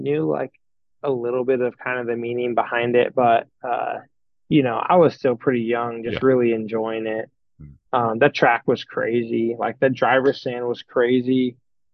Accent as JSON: {"language": "English", "country": "United States", "said": "especially coming from US. Like, that was like as European as I feel like you could really go coming, being an American."}